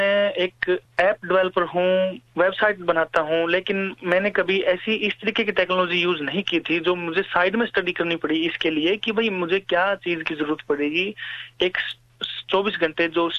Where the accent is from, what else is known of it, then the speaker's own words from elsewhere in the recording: Haryana, India; हम हरियाणा से हैं